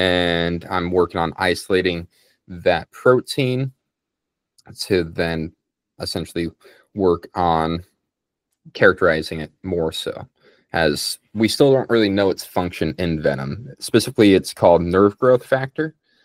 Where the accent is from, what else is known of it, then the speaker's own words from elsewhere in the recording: Colorado, United States; And I grew up in Colorado originally